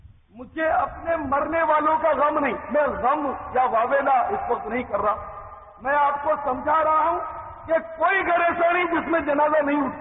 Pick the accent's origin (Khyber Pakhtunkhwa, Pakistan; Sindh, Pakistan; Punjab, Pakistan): Sindh, Pakistan; Karachi; born there; جب میں کراچی میں پیدا ہوا ہوں تو میرا وطن پاکستان اور حقیقت میں ہم سب کا وطن تو مدینہ ہے الحمدللہ.